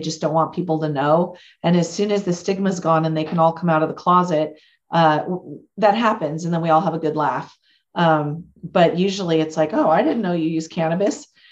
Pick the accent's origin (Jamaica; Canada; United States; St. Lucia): United States; Absarokee, Montana; now in Billings, United States; So the interesting thing is I live in Billings, Montana, which is the biggest city. I was born and raised in Absarokee, which it's a little town of 800, about an hour away.